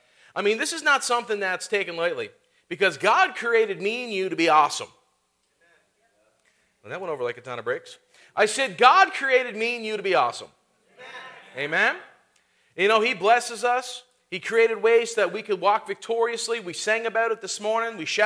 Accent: Newfoundland and Labrador, Canada; now in Thunder Bay, Canada; I'm originally from Newfoundland, and lived there in Thunder Bay for the last 14 years.

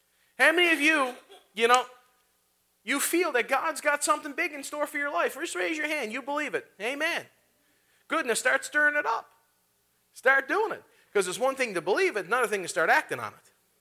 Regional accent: Canada; I am a Canadian boy.

